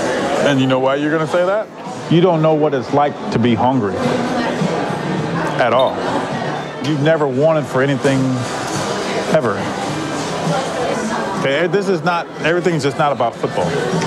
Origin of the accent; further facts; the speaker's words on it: Compton, California, United States; I'm from Compton, where it's dog eat dog, it's gunshots, it's whatever it may be